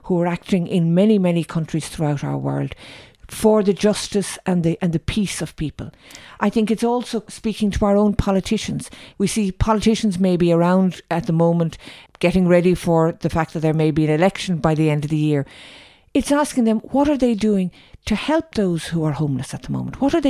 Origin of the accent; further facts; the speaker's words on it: Ireland; maybe sometimes as Irish people, we can become very focused on the cross